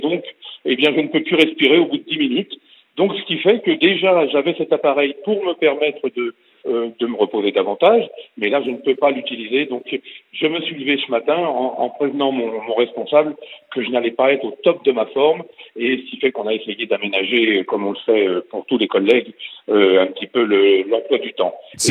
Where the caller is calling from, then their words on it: Bourgogne-Franche-Comté, France; je suis dans Lyon. Je suis près d'Auxerre.